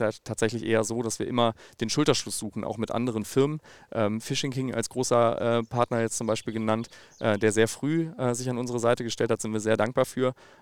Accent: North Rhine-Westphalia, Germany; also born or lived in Cologne; Das ist meine Heimat. Ich komme aus dem Rheinland, viel lange Jahre in Köln gelebt, komme ursprünglich aus der Voreifel.

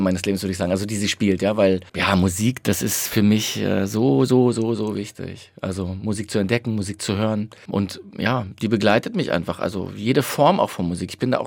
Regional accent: Berlin, Germany; now in Munich, Germany; Da war ich als Berliner auf dem Fußballplatz 1860-Fan. Das habe ich aber mit dem Umzug nach München verändert.

